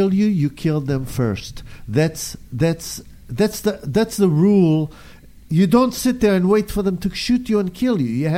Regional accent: Israel; I come from Israel.

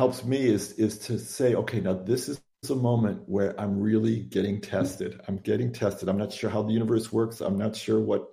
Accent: Detroit, Michigan, United States; And I grew up in Detroit where you weren't allowed to go to therapy.

